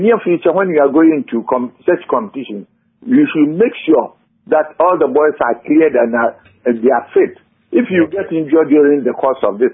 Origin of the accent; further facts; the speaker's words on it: Ghana; You see, I'm a Ghanaian